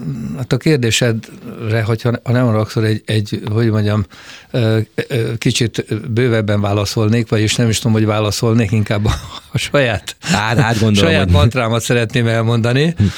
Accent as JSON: {"language": "Hungarian", "country": "Hungary", "said": "mindig kérdezték, hogy mi milyen nemzetiségűek vagyunk, azt hitték, németek vagyunk, hogy én szőke voltam, a nővérem is ki, és akkor mondták, hogy magyarok"}